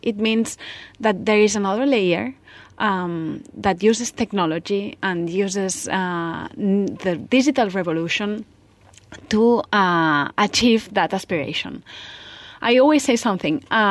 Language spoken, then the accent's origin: English; Barcelona, Catalonia, Spain; I'm from Barcelona and I'm an architect by training.